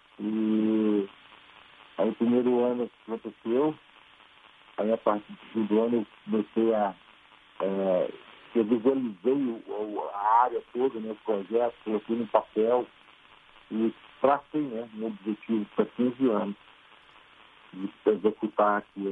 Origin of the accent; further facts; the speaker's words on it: Brazil; now in United States; eu saí do Brasil há 25 anos atrás, né? Migrei para os Estados Unidos. Aliás, primeiro fui para a Europa, para a Inglaterra, fiquei 2 anos na Inglaterra, e depois de 2 anos eu migrei para os Estados Unidos.